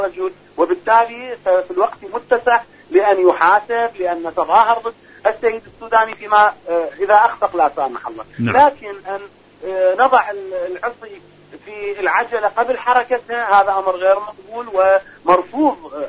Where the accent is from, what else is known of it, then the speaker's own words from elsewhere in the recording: Iraq; صدقني انا اقول لك من العراق